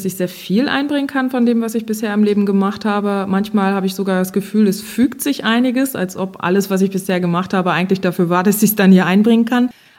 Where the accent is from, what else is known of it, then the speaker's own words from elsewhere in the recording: Hankensbüttel, Lower Saxony, Germany; Ich bin in Hackensbüttel aufgewachsen, in einer kirchlich sehr aktiven Familie